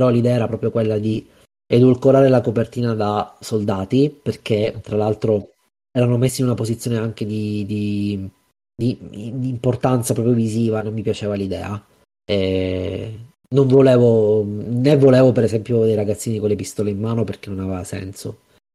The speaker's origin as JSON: {"language": "Italian", "region": "Sicily", "country": "Italy", "said": "Io posso farlo perché sono siciliano, no?"}